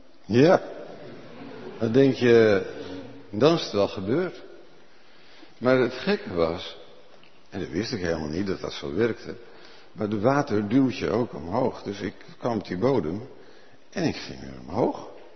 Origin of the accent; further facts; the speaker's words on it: Gelderland, Netherlands; En ik kwam van de Veluwe. Ja, nou, de Veluwe, dat weet je misschien wel. Dat is alleen maar zand.